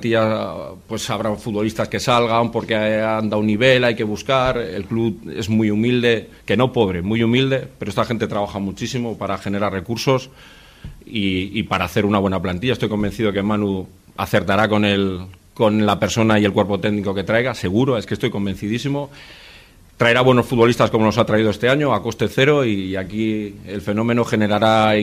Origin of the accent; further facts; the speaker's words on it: Veranga, Spain; Yo soy de Veranga, de aquí al lado, he venido mil veces a ver al Charles